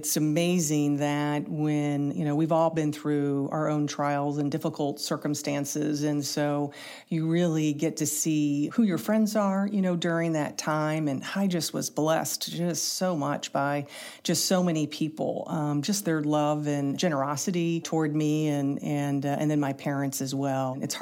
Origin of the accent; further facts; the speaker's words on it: St. Louis, Missouri, United States; Since I grew up here in St. Louis